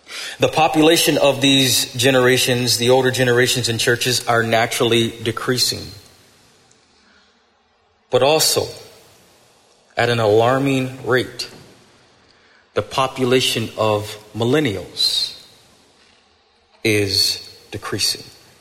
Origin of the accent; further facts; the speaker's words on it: Buffalo, New York, United States; I'm taller. I grew up in Buffalo.